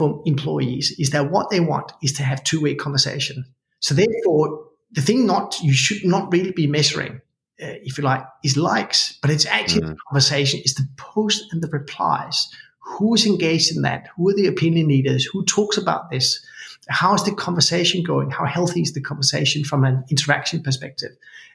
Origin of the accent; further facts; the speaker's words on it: Australia; we see a big difference in my home country of Australia.